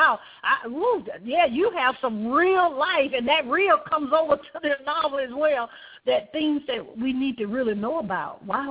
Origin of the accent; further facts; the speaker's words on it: the South, United States; You know, I'm from the South, so I can talk about it.